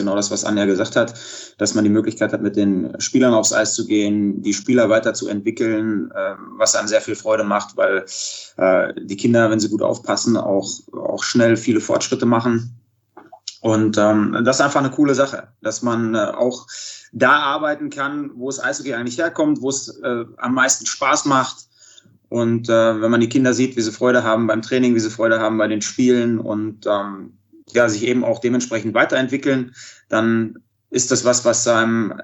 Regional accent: Dortmund, North Rhine-Westphalia, Germany; born there; Ich habe angefangen in Dortmund damals, bin gebürtiger Dortmunder

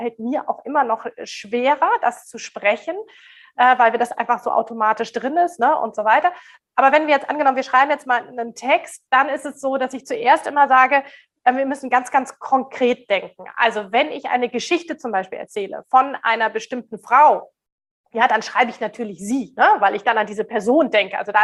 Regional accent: Germany; Gendern bedeutet jetzt bei uns in Deutschland, ich denke euch in Österreich ist es ähnlich

